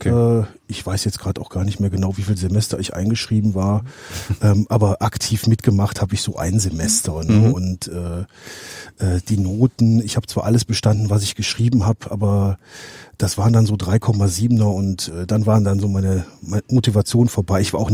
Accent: Alsdorf, North Rhine-Westphalia, Germany; ich komme hier aus dem Raum Aachen, ursprünglich aus Alsdorf, habe jetzt ein kleines Ingenieurbüro, klassischer Einzelkämpferstatus in Herzogenrath.

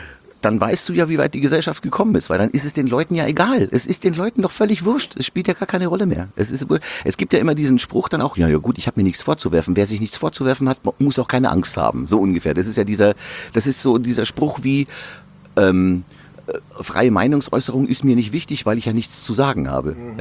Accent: Amberg, Bavaria, Germany; in meiner Heimat in der Oberpfalz in Amberg.

